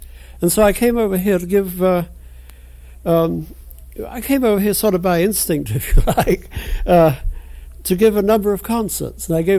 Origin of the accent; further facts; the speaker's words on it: England, United Kingdom; born there; Well, I was born in England